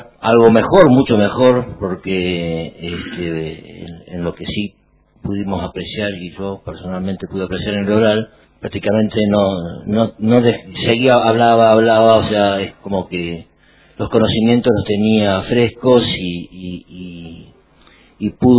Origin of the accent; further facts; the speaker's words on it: Comodoro Rivadavia, Chubut, Argentina; por lo menos los que somos de Comodoro